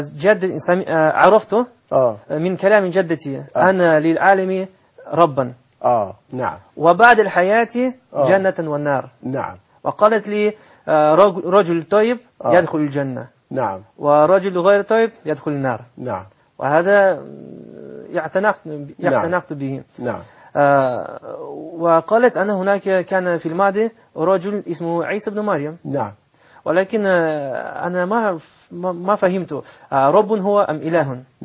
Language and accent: Arabic; Russia; Arabic is a second language; هذا عندنا في روسيا